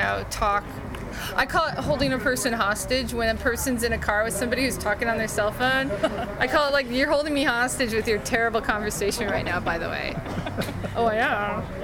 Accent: Orange, California, United States; also born or lived in Mission Viejo; Till I was about 10, Mission Viejo. Till I was about 20, Orange. Orange County.

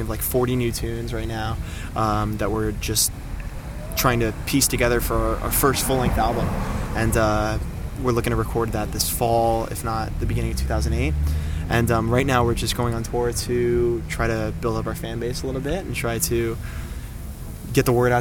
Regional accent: Florida, United States; We're all from the East Coast. I'm from Florida.

